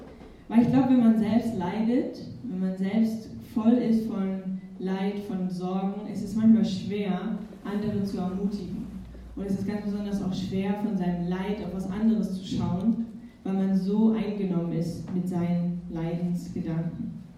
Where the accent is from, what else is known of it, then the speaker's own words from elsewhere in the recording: Eisenstadt, Burgenland, Austria; born there; Ich bin hier in Eisenstadt geboren, im Krankenhaus.